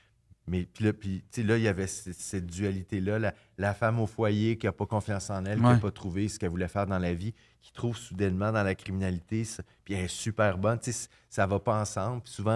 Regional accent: Sainte-Foy, Quebec, Canada; tu sais, je viens de Sainte-Foy.

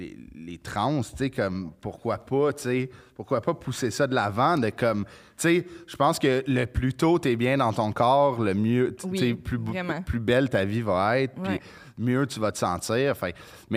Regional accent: Quebec, Canada; Mais nous, on vient de la Rive-Nord.

